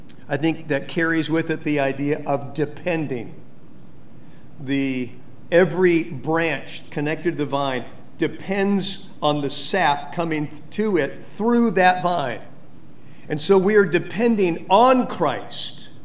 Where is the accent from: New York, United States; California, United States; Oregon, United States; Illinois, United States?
California, United States; growing up in Central California, where there are a lot of grapes that were grown there.